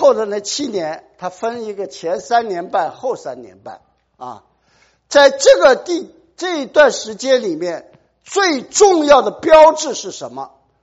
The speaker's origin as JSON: {"language": "Chinese", "country": "China", "said": "我们中国人呢最爱跟潮流啊"}